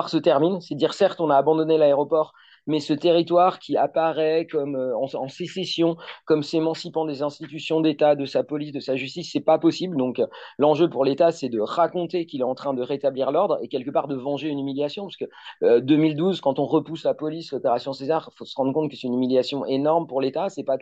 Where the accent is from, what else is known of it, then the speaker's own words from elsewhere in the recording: eastern France, France; now in Loire-Atlantique, France; Moi, je suis même pas de Loire, enfin, je suis pas de Notre-Dame-des-Landes et je suis même pas de Loire-Atlantique. Je viens de l'Est de la France